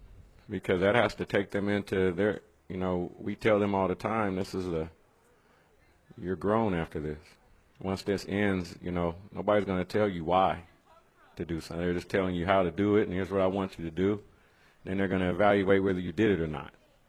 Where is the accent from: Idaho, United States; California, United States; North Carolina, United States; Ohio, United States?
California, United States; Bakersfield; just so many family and friends growing up in the Valley, you know, from Bakersfield all the way through Fresno, to tell you the truth. It's not, I wasn't just a Bakersfield guy.